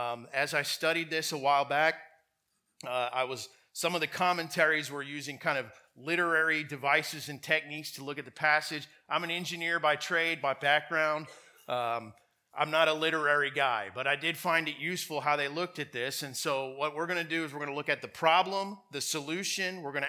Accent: Tampa, Florida, United States; I'm from Florida originally, from the Tampa area, and once I was working as an engineer down there

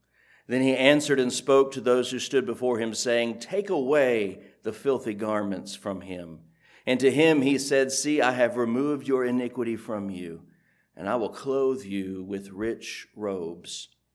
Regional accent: Evansville, Indiana, United States; I grew up in Evansville, so don't hold that against me too much

